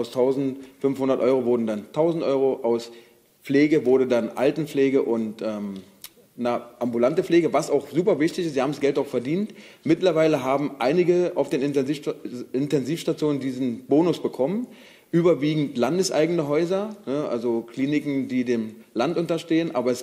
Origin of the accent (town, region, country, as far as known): Brandenburg, Germany